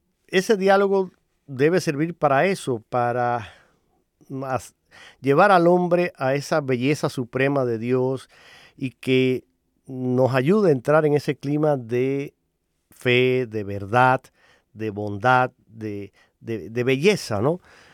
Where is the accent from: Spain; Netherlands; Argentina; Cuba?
Cuba; Holguín; pertenece a la diócesis de Holguín, yo soy de allí